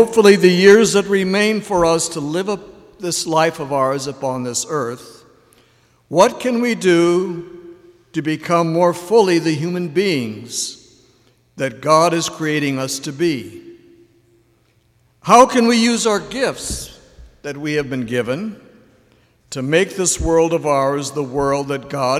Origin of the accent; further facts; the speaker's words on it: Omaha, Nebraska, United States; The basic message preached and taught in the Lutheran congregation I grew up in Omaha, Nebraska, during the 40s and 50s